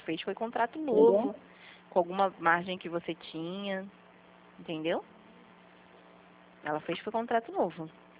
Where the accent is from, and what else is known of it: Rio de Janeiro, Brazil